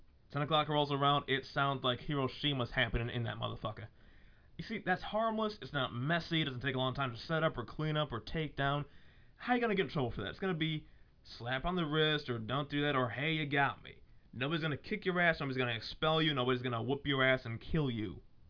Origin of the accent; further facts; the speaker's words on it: Buffalo, New York, United States; accent: southern redneck twang; I have a little bit of a southern redneck twang, and I'm from Buffalo.